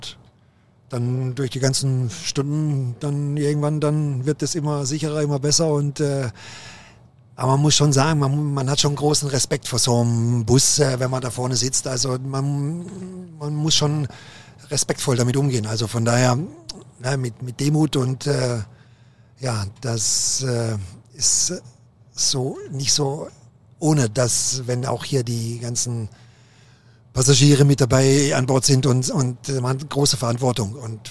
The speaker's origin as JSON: {"language": "German", "town": "Kuppenheim", "region": "Baden-Württemberg", "country": "Germany", "tie": "born or raised there", "said": "Ich komme aus Süddeutschland, aus dem Schwarzwald. In Baden-Baden bin ich geboren, aber in Kuppenheim, das ist so ein Dorf vor Baden-Baden, 10 Kilometer vor Baden-Baden, da bin ich aufgewachsen, da habe ich meine Kindheit verbracht, aber gebürtig bin ich aus Baden-Baden."}